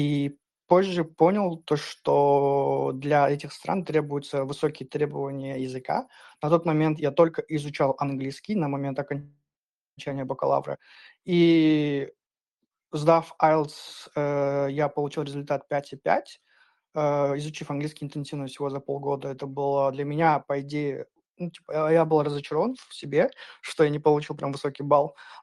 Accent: Bishkek, Kyrgyzstan; also born or lived in Kurbu; now in Rome, Italy; Я родился в селе Курбу, в Войскольской области Кыргызстана. Детство провел в Бишкеке, где я окончил школу

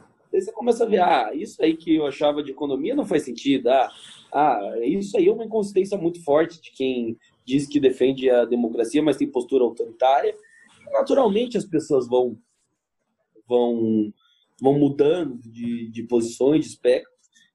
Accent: Botucatu, São Paulo, Brazil; Minha mãe, quando estava grávida, deixou a cidade porque achava que aqui não era um bom lugar para criar o filho dela, voltou para o interior, né, para Botucatu, e lá onde eu fui criado

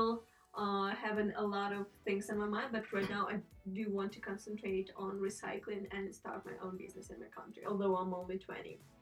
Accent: Ukraine; moved away as an adult; now in United States; I'm from Ukraine. I'm 20 years old and currently studying marketing at National Technical University in Ukraine. Right now I'm at Wharton Institute, which is in Boulder

